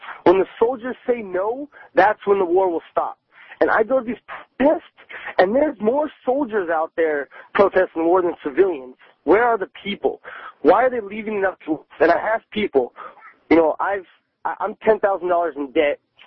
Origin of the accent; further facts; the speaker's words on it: Kentucky, United States; moved away as an adult; people in my hometown of Kentucky, they called me a traitor.